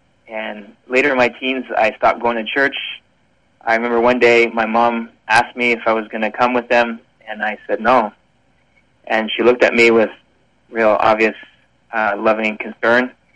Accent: Quebec City, Quebec, Canada; born there; I was born in Quebec City, which is the French province of Canada, and my parents raised my sister and I in a Christian home

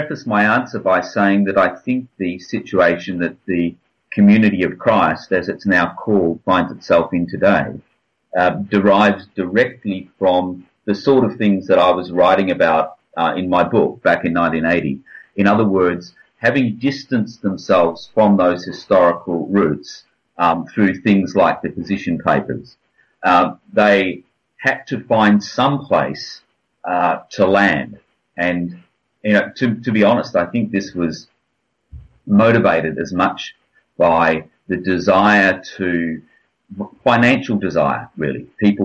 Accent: Western Australia, Australia; the group that I grew up in Western Australia.

